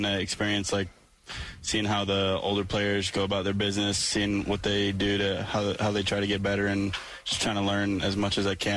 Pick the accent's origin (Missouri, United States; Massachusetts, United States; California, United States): Massachusetts, United States; The Cape, I mean, just growing up in Massachusetts, you always hear about the Cape, and I was really excited to get to play there